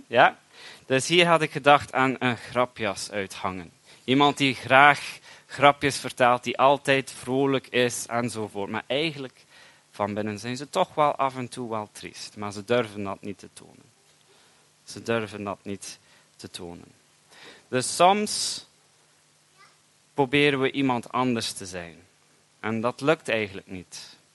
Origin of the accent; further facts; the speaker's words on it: England, United Kingdom; ik ben een Belg opgegroeid in Engeland.